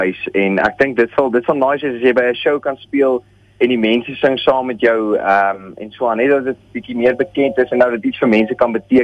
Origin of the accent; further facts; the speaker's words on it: Potchefstroom, North West, South Africa; Ek is in Potch, ja. Ons is al die heel week hier, want ons is hier van Potch af.